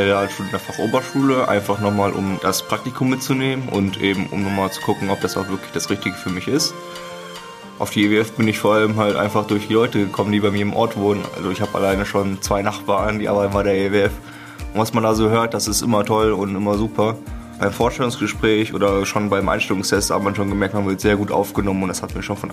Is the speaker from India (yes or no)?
no; Mühlhausen, Germany; Ich komme aus Mühlhausen